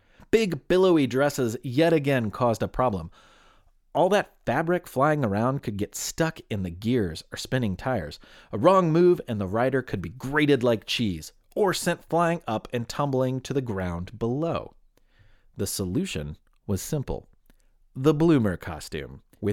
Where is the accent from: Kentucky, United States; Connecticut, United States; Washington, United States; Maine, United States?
Kentucky, United States; Willa Brown, who was from my home state of Kentucky